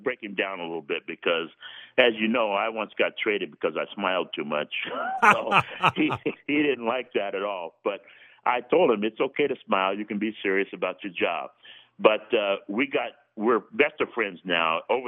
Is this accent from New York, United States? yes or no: no; Dos Palos, California, United States; But I was in my hometown. I'm from Dos Palos, an hour and a half away from Oakland. My family got to watch me. My whole town came to see me.